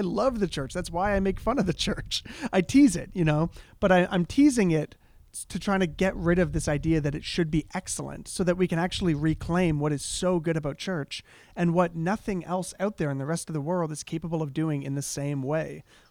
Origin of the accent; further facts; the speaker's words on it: Hamilton, Ontario, Canada; I was raised in Hamilton, which is a city, but up in the suburbs of the city.